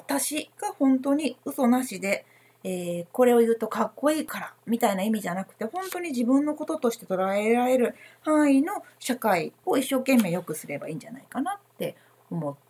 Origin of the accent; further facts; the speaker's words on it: Kansai, Japan; 私関西人なんでちょっと関西の例しか思いつかないんですけど